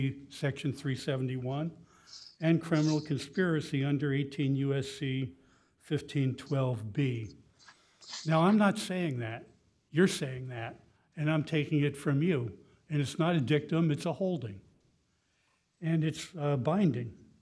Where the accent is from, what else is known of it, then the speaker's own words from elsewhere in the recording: Tallahassee, Florida, United States; May it please the court … from Tallahassee, Florida.